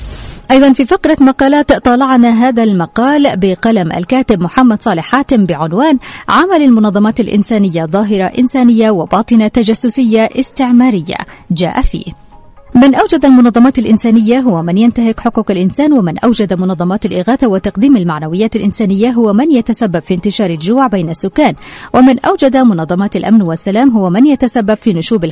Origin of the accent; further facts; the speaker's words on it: Yemen; فعلينا جميعا كيمنيين أحرار